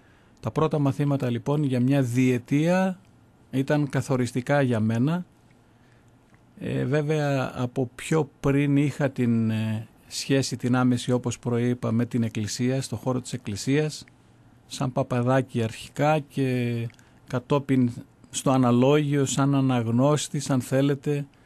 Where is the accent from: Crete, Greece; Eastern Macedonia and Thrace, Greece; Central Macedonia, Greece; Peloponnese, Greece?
Eastern Macedonia and Thrace, Greece; Xanthi; born there; Γεννήθηκα στην Ξάνθη, στο διαμέρισμα που λέγεται Θράκη, στην Ελλάδα, στη Βόρειο Ελλάδα. Οι γονείς μου μικρασιάτες, αμφότεροι και οι δύο δηλαδή. Γεννήθηκα στην Ξάνθη, όπου είμαστε πάρα πολύ κοντά, σαν γειτονιά θα έλεγα